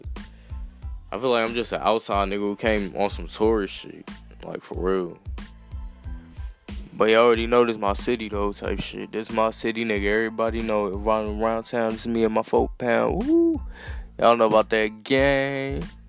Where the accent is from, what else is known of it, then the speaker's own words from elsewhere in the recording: Dallas, Georgia, United States; I'm from Dallas, Georgia.